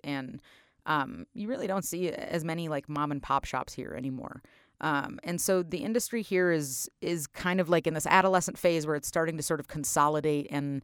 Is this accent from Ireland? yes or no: no; Buffalo, New York, United States; I'm actually originally from Buffalo, so...